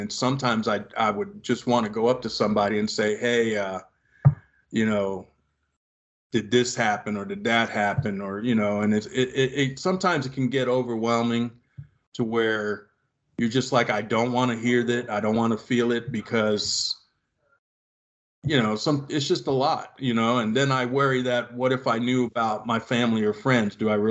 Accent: Bronx, New York, United States; this happened in Florida, but I'm originally from New York.

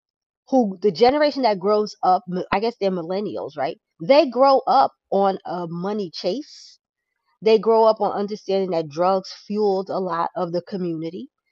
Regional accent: Brownsville, New York, United States; So yes, but we grew up in Brownsville, not up the hill.

